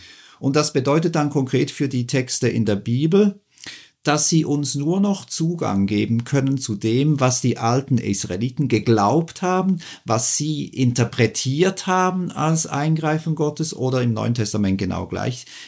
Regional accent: Switzerland; ich bin Schweizer

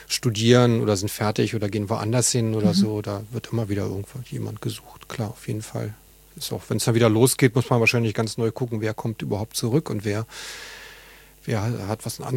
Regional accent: Berlin, Germany; ich bin auf Moabit geboren und groß geworden

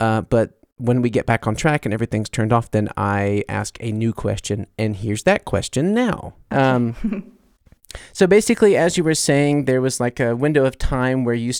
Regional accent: United States; now in Germany; because I'm American, I have a lot of people who follow me that are not living in Germany

